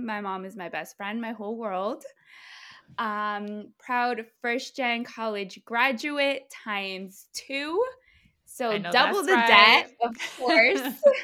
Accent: Medellin, Antioquia, Colombia; born there; first language Spanish; English is a second language; Like, I was born in Medellin. So Spanish was my first language.

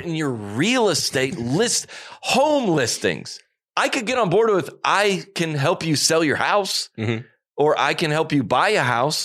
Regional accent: Omaha, Nebraska, United States; Now I work for, I grew up in Omaha.

